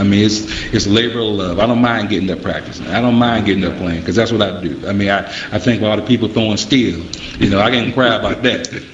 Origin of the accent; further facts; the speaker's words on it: Michigan, United States; Oh, solo activities, well, I'm from Michigan, so around Detroit I'm always doing something.